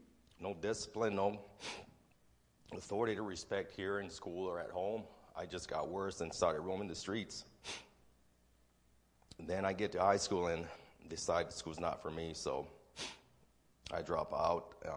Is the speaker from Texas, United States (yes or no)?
yes; Texas, United States; I'm going to tell you how God changed my life. I was born and raised in Texas.